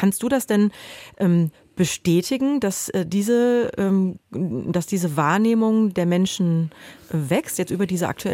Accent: Duisburg, North Rhine-Westphalia, Germany; Jetzt wird da meine Heimat Duisburg ganz gerne mal zitiert, so als schlechtes Paradebeispiel, sag ich mal.

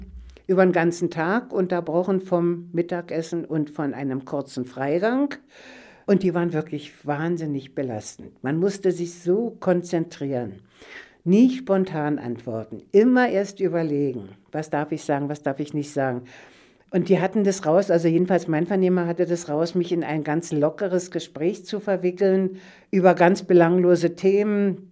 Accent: West Berlin, Berlin, Germany; Ja, mir war klar, ich war aus West-Berlin, ich komme irgendwann wieder nach Hause.

